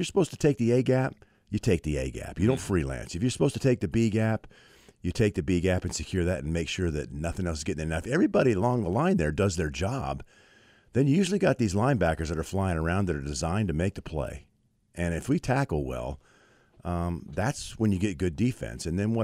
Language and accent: English; Denver, Colorado, United States; born there; Well, I know. Denver.